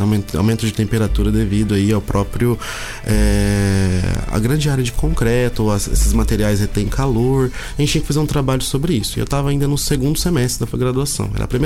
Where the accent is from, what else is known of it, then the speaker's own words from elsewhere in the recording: Presidente Prudente, São Paulo, Brazil; eu sou de Presidente Prudente, uma cidade aqui perto de Londrina, cerca de 160 quilômetros.